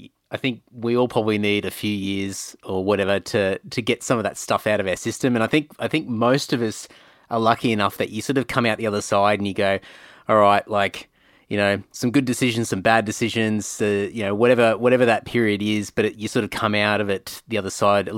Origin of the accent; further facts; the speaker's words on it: Brisbane, Queensland, Australia; Like, I grew up in Brizzy, and so we went and did schoolies on the Gold Coast